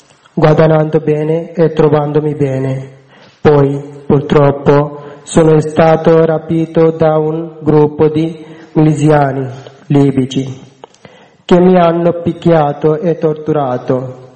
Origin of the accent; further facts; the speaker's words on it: Bangladesh; Italian is a second language; now in Italy; vengo dal Bangladesh. Sono scappato nel 2015 dal mio paese